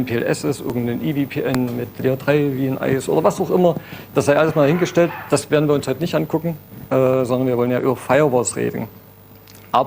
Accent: Dresden, Saxony, Germany; man hört es vielleicht, ich komme aus Dresden

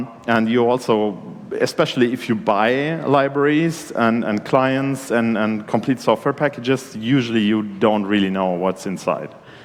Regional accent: Germany; English is a second language; And since I'm from Germany, I provided a software bill of materials for one of my favorite foods, which is Schnitzel Pommes Salat.

